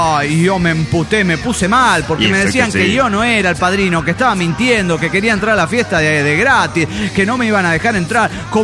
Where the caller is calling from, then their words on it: Venezuela; desde Venezuela.